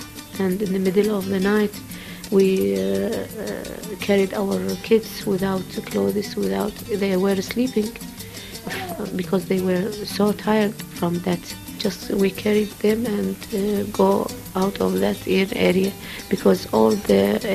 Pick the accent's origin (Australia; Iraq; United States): Iraq; and 39 years old. I'm from Iraq. I have 6 kids.